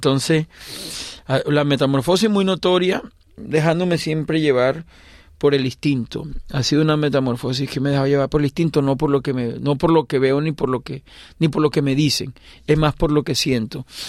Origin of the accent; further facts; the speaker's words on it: Urumita, La Guajira, Colombia; also born or lived in Bogotá; aparte que soy costeño, soy urumitero. Pero cuando hablo de Bogotá me lleno de mucho sentimiento